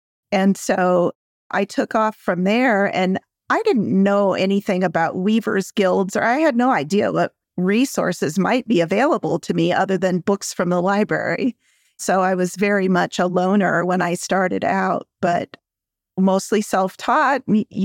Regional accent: Illinois, United States; I grew up in Illinois, so I'm at this craft fair with my family

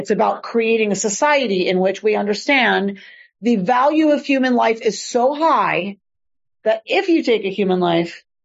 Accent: United States; I know we are so American that like shocks us and it takes us a minute

